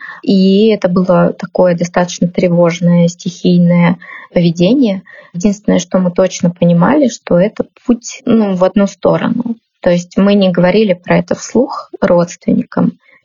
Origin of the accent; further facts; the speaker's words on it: Russia; moved away as an adult; Мы улетели из России по политическим причинам.